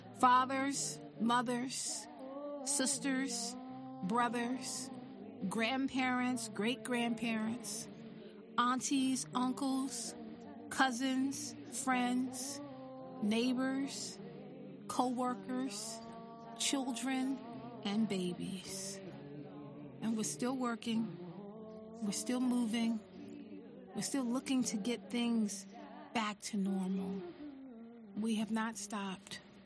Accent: the South, United States; One of the things that I do believe as a Southerner that my grandmother taught me

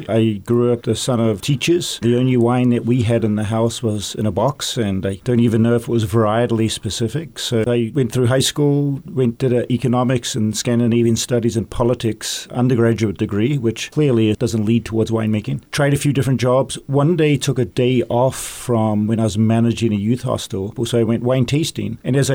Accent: New Zealand; moved away as an adult; now in Oregon, United States; New Zealand is my home country. I came to Oregon in 99 thinking I was going to be there for about 3 months. And 25 years later, I'm still there.

